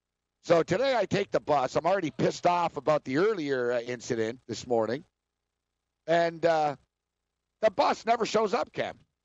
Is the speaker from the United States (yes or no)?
no; Montreal, Quebec, Canada; I'm from Montreal, man.